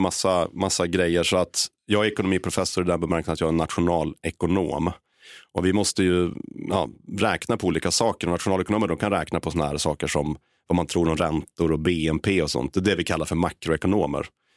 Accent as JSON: {"language": "Swedish", "town": "Västerås", "region": "Västmanland County", "country": "Sweden", "tie": "born or raised there", "said": "Så för det första så är jag inte från Haparanda. Jag är uppväxt i Västerås."}